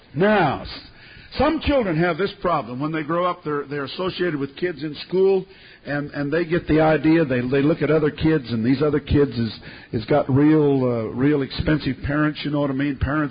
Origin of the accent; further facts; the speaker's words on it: California, United States; born there; Well, I was born in California.